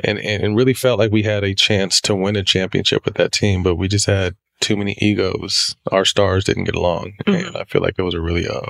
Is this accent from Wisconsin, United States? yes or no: no; Sacramento, California, United States; So I was from Sac, loved the Lakers originally, but then the Kings grew on me.